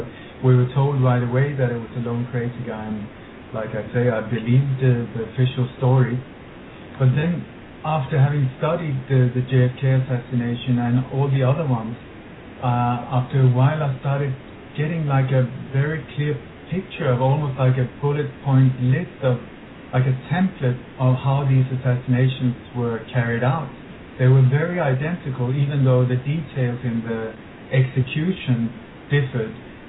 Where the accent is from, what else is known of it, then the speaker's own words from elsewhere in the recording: Sweden; also born or lived in Denmark; Well, I was born in Denmark and grew up, but we moved to Sweden when I was a kid, so I grew up there.